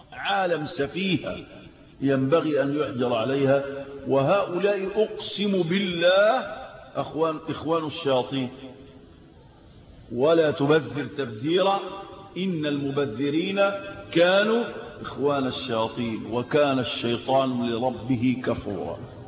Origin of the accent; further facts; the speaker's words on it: Egypt; وجدوا إن عندنا في مصر ما يقرب من 30 مليون مدخن